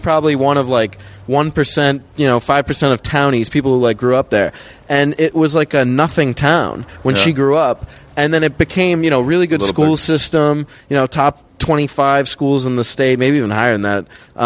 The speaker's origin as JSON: {"language": "English", "region": "Massachusetts", "country": "United States", "tie": "born or raised there", "said": "I was 5 minutes from New Hampshire. I'm not a city person at all."}